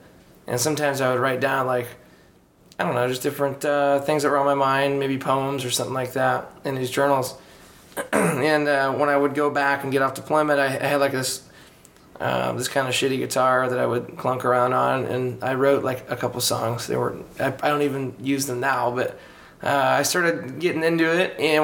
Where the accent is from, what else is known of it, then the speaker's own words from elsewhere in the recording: Litchfield, Illinois, United States; moved away as an adult; now in St. Louis, United States; Yeah, it was where I grew up and lived, and until I was about 18, and then I went in the Navy for 4 years and moved back, and then I moved here about 2 years ago now.